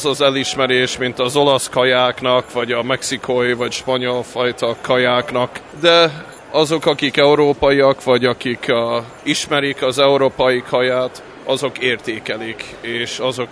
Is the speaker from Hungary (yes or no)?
yes; Hungary; Persze, magyarok vagyunk, ez egy része a kultúrunknak, meg a hagyományunknak